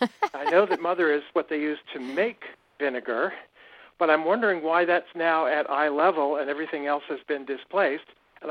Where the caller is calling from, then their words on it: Bel Air, Maryland, United States; I'm calling from Bel Air, Maryland, in the upper corner of the state.